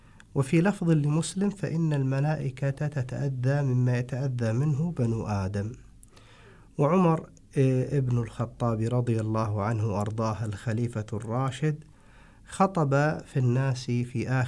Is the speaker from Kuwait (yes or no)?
yes; Kuwait; يعني عندنا في الكويت